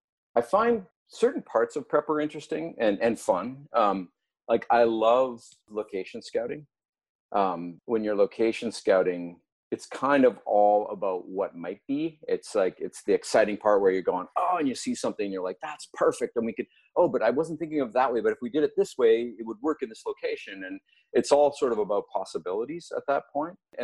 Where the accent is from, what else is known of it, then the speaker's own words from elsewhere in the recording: Calgary, Alberta, Canada; growing up in the Prairies and like I say, with a father that owned mechanic stores, I had a pretty strong work ethic and it was a hard go to create a career in Calgary.